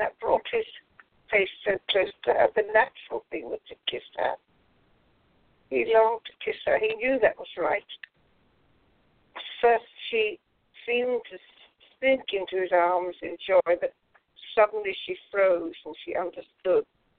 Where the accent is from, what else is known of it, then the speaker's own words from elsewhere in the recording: Northern Ireland, United Kingdom; born there; I was born in Northern Ireland.